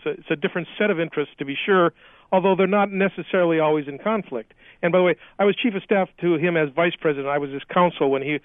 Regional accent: Minnesota, United States; Well, I'm from Minnesota, and I was actually he hired me right out of law school when he was still the Attorney General of Minnesota.

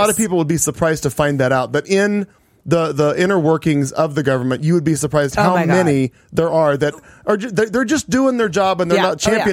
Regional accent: Missouri, United States; Again, coming from Missouri, my home state.

